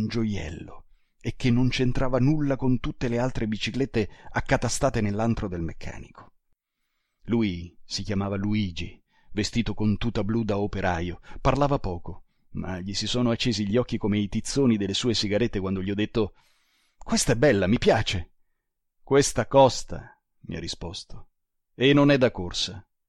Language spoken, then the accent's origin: Italian; Ferrara, Emilia-Romagna, Italy; Sì, perché io sono di Ferrara e a lavorare voglio andarci in bicicletta.